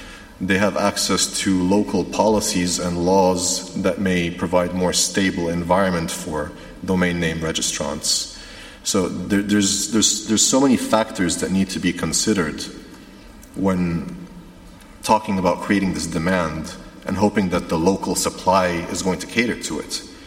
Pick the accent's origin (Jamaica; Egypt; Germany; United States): Egypt; I'm from Egypt.